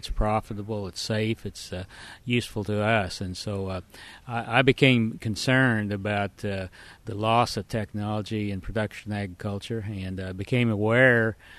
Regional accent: Winfield, Kansas, United States; I'm from Winfield, Kansas, a small town about 12,000 south of Wichita, south central Kansas.

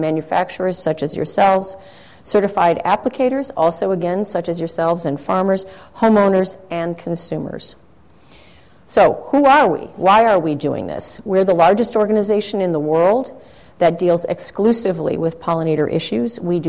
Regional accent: Illinois, United States; now in California, United States; where I'm from in California, where I'm from now, I was from Illinois, but if you went outside today, you know why I'm now from California.

